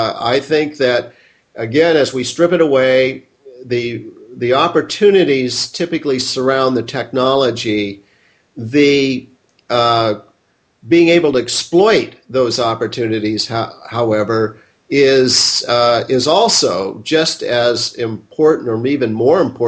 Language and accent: English; Seattle, Washington, United States; and then was fortunate growing up in Seattle to work for the then leading and still leading company in the use of IT, which has been Boeing.